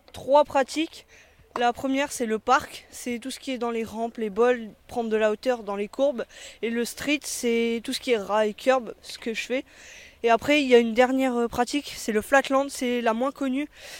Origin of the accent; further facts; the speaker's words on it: Dunkirk, Hauts-de-France, France; mais moi je suis pas d'ici, je suis de Dunkerque.